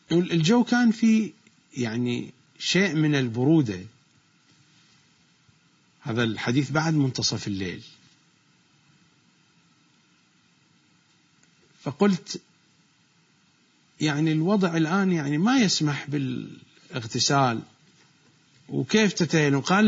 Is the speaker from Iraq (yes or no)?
yes; Iraq; accent: Iraqi; ما نسميه نحن بلهجتنا العراقية روبة